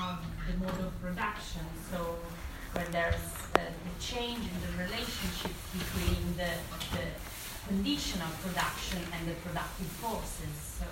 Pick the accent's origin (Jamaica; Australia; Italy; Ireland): Italy; from Italy.